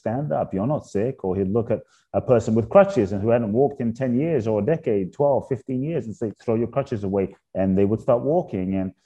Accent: London, United Kingdom; also born or lived in Ghana; being born in Ghana, West Africa, father from Ghana, mother from Japan, growing up in London

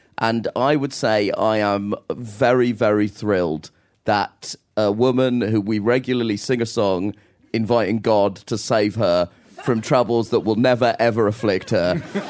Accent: United Kingdom; I don't know if we can swear, but I'm from Britain.

